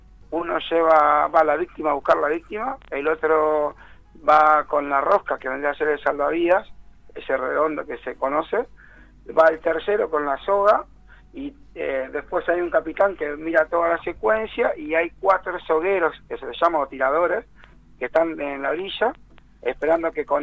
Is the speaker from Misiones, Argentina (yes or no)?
no; Santa Fe, Argentina; tengo el orgullo de decir que soy el único santafesino que trabaja acá